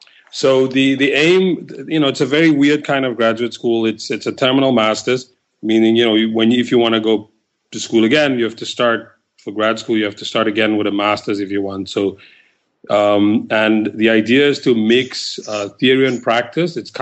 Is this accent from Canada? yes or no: no; South Africa; born there; I was born in South Africa. And I grew up with football